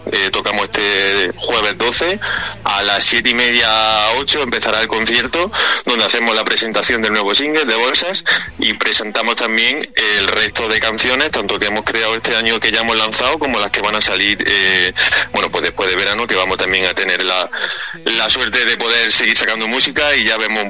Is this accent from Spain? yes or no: yes; Jaén, Andalusia, Spain; now in Madrid, Spain; El único extranjero soy yo, que soy de Jaén, pero madrileño. Tenemos que decir que somos madrileños porque yo ya llevo aquí también mucho tiempo, así que madrileño.